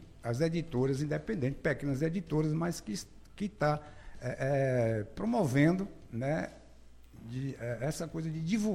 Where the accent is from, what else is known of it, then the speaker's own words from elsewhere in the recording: Vitória da Conquista, Bahia, Brazil; todos eles daqui de Conquista, da minha terra onde eu nasci, né?